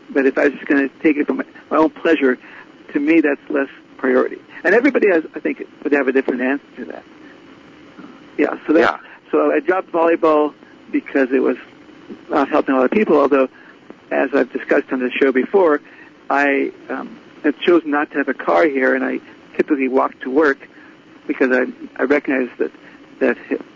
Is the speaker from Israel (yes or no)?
yes; Israel; I'm from Israel and I like Hebrew